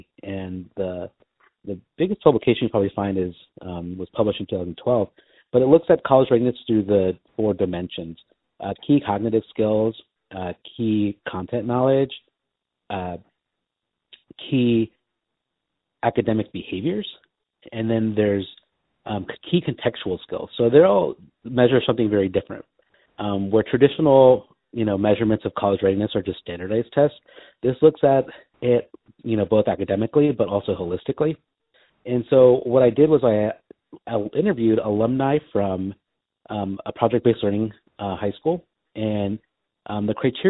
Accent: Napa, California, United States; I'm from Napa, California

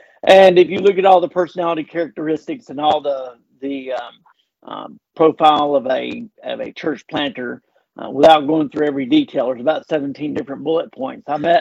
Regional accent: Tuscaloosa, Alabama, United States; I knew she was an Auburn fan like you, and I grew up in Tuscaloosa, and so I'm a big Alabama fan.

